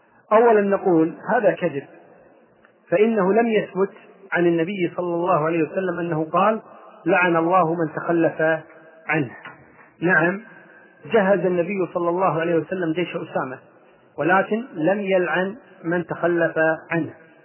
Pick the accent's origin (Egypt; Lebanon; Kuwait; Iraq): Kuwait; دكتور طبيب عندنا في الكويت